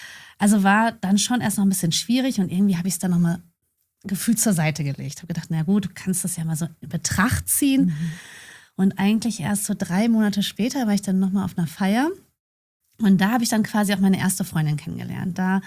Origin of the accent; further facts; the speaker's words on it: Enger, North Rhine-Westphalia, Germany; Ich komme aus Enge in der Nähe von Bielefeld.